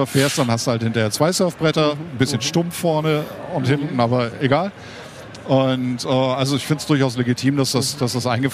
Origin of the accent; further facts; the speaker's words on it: Essen, North Rhine-Westphalia, Germany; also born or lived in Hamburg; bin ich ja im Ruhrgebiet groß geworden. Also in Hamburg geboren, aber in Essen als ich dann endlich laufen konnte, habe ich dann auch die Schritte da probiert.